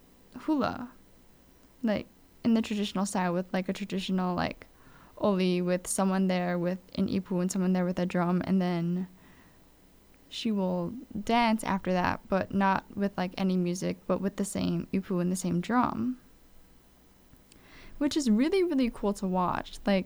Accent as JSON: {"language": "English", "region": "Hawaii", "country": "United States", "tie": "born or raised there", "said": "because growing up in Hawaii, this is just kind of things like you grew up around, it's part of the culture, and you just kind of like know these things."}